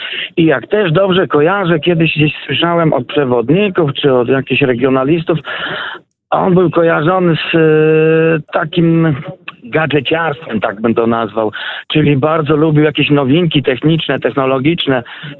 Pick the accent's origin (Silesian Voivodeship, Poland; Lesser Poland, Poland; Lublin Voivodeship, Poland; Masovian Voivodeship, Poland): Lublin Voivodeship, Poland; Puławy; Ja natomiast jestem rodowitym puławianinem.